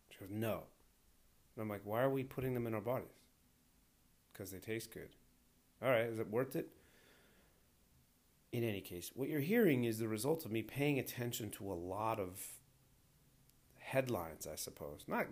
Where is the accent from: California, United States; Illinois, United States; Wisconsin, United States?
Illinois, United States; Chicago; Okay, we're from Chicago. We get down with the tube steaks.